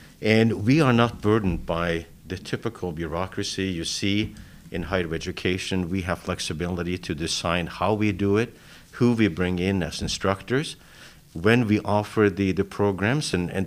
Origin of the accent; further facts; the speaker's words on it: Norway; moved away as an adult; now in United States; I grew up in Norway and came to the U.S. to go to school.